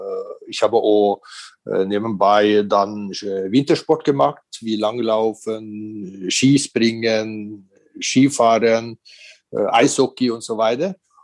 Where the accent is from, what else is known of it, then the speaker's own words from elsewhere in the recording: Norway; Und in Norwegen, in diesen Zeiten, wo ich aufgewachsen bin, war viel Schnee.